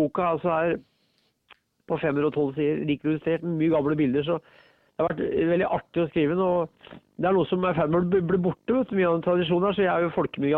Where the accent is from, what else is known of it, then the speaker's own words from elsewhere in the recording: Ringsaker, Innlandet, Norway; i løpet av en dag så jeg 25 nedlagte hoppbakker i Ringsaker kommune der jeg vokste opp.